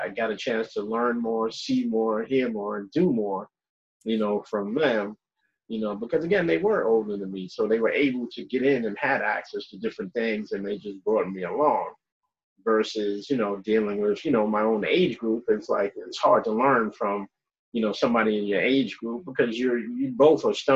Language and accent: English; Bronx, New York, United States; Again, you know, I'm from the Bronx. I grew up in the Bronx